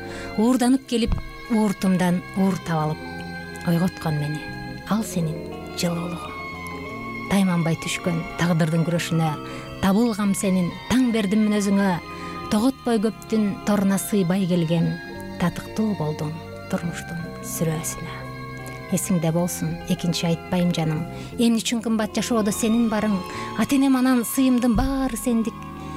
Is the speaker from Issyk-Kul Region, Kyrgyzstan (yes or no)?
no; Naryn Region, Kyrgyzstan; Мен өзүм Жумгал районунун башкаганды айылында төрөлүп өскөм. 6 бир тууганмын, 3 кыз 3 уул, ортончусу болом.